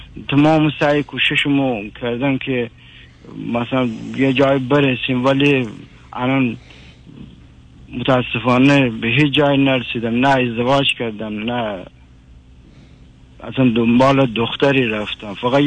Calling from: Iran; من از ایران تماس میگیرم، حدوداً 40 سال سن دارم.

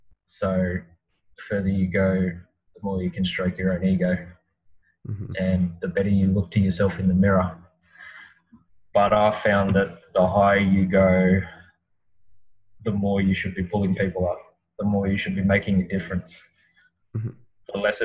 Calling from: Sydney, New South Wales, Australia; We are out in Sydney, Australia.

